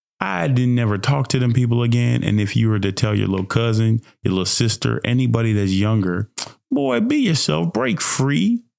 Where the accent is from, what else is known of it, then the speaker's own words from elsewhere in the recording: Nigeria; also born or lived in Dallas, United States / Fort Worth, United States; now in United States; I'm Nigerian, 28 years old, black, beautiful male, by way of Dallas, Texas, by way of Fort Worth, Texas, by way of Nigerian.